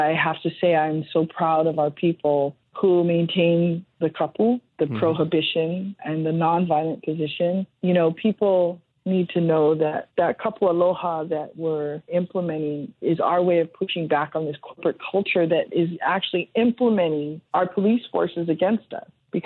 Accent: Hawaii, United States; because just being Hawaiian is political

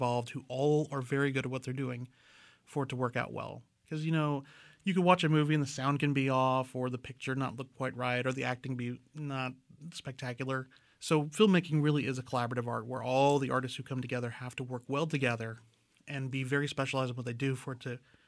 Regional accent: Spring, Texas, United States; now in Waco, United States; I'm originally from the Houston area.

